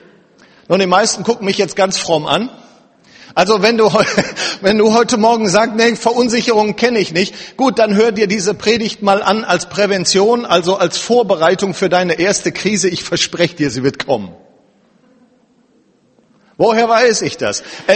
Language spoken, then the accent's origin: German; Wuppertal, North Rhine-Westphalia, Germany; born there; also born or lived in Duisburg; now in Oberhausen, Germany; Und ursprünglich, gebürtig, komme ich aus Wuppertal.